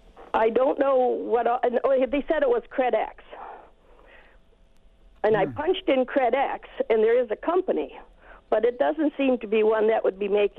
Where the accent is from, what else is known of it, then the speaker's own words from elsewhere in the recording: Wausau, Wisconsin, United States; I'm from Wausau